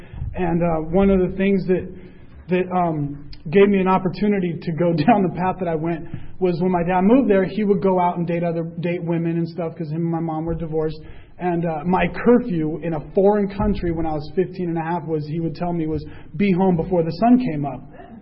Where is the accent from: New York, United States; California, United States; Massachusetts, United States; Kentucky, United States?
California, United States; La Mesa; I grew up over here in La Mesa, and then in between Tijuana and La Mesa is where I lived, and then at like 16 or 17 years old, I moved downtown, and I lived downtown and on 10th and Market around that area